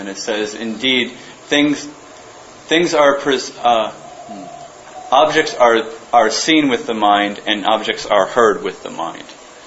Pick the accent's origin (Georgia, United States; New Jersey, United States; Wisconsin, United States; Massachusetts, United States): Massachusetts, United States; Boston; I'm from Boston. If I didn't know, I would have got burned to the stake for not knowing that. People in Boston are very fanatical about baseball.